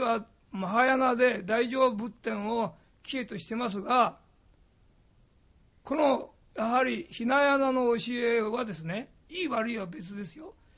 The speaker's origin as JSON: {"language": "Japanese", "region": "Tokyo", "country": "Japan", "tie": "born there", "also_born_or_lived": "Hokkaido / Osaka", "said": "私は東京生まれの杉並生まれですけど、北海道大阪と転々して大阪で"}